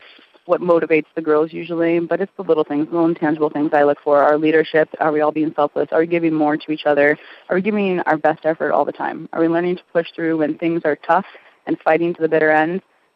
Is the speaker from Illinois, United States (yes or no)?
yes; Naperville, Illinois, United States; I'm from Illinois, Naperville, Illinois.